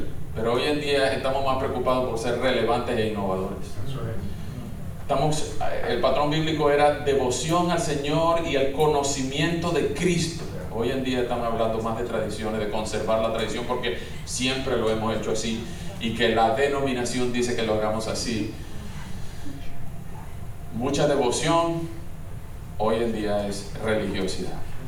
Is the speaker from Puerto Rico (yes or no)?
no; Venezuela; now in Washington, United States; yo soy de Venezuela y ando por aquí desde el 2016 plantando una iglesia hispana aquí en el corazón de Washington D.C., 30 minutos de aquí.